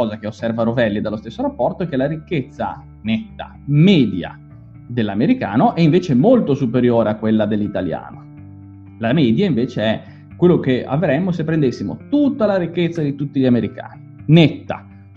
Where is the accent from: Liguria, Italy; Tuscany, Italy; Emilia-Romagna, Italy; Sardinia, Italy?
Liguria, Italy; Genoa; sai, io sono di Genova, non mi offendo